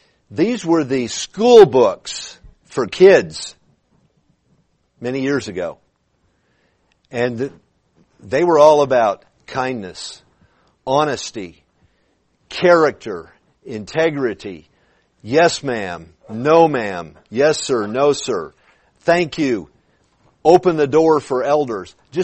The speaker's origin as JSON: {"language": "English", "region": "California", "country": "United States", "tie": "born or raised there", "lives_now": "Texas, United States", "said": "I grew up in California when there wasn't much godliness. You know, moving to Texas, man, there's four churches on every corner."}